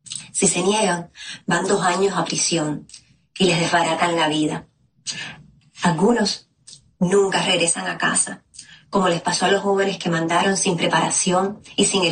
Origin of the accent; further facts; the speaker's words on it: Cuba; en mi país no hay elecciones libres, justas y plurales hace más de 70 años. Ojalá esta resolución hablara de José y del derecho de mi pueblo, del pueblo cubano, a vivir en democracia.